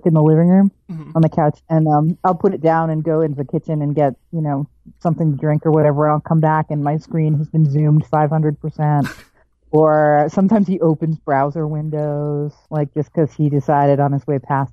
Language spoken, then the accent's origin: English; Foxborough, Massachusetts, United States; Yeah, I grew up in Foxborough.